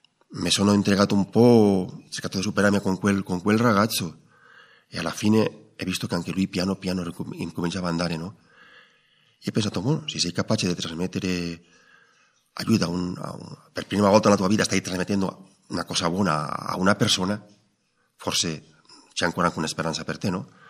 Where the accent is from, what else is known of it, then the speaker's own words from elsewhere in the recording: Spain; Italian is a second language; sono spagnolo, sono andato in comunità